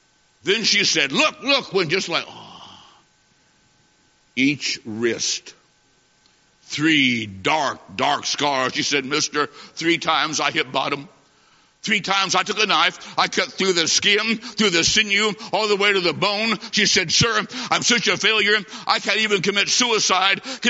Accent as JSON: {"language": "English", "region": "Illinois", "country": "United States", "said": "I said, ma'am, I'm from Illinois. I said, back there, it is minus 20."}